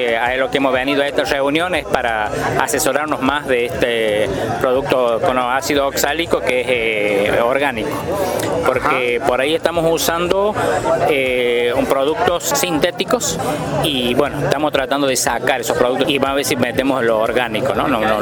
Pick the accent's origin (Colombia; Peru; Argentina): Argentina; Córdoba; volvemos el verano para allá a la Pampa de Pocho, a campos cultivados, alfalfa especialmente, y al lado de mi pueblo, las lomas.